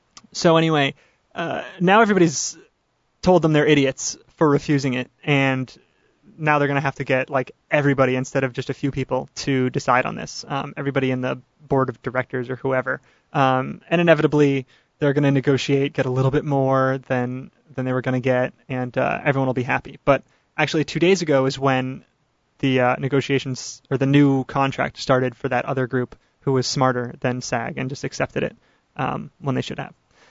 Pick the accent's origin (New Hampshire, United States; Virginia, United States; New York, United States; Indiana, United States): New Hampshire, United States; I'm from New Hampshire, and I know what it's like over there.